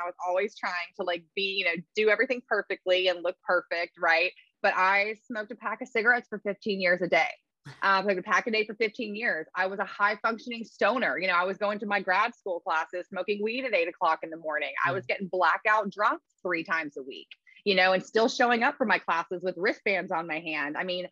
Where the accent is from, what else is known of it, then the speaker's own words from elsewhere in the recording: Mississippi, United States; I'm from South Mississippi. My parents are still there. And it's a very, I still adore it. I plan on retiring there, but it's a very be humble culture, right?